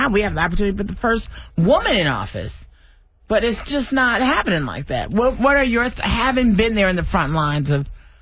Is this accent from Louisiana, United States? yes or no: no; Detroit, Michigan, United States; now in US South; because I'm from Detroit. So I never knew of any of this disparate this until I got to the South.